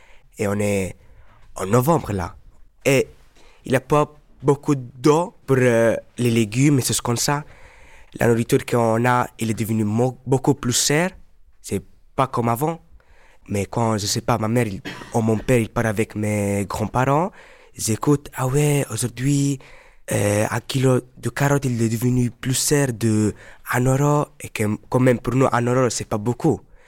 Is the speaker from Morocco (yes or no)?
yes; Morocco; Moi, je suis marocain, je viens du Maroc